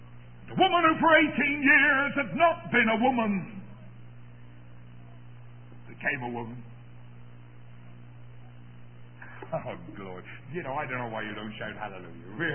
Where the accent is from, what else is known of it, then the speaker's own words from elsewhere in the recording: England, United Kingdom; I must tell you, just in case you didn't know, I'm an Englishman. Just in case you didn't know.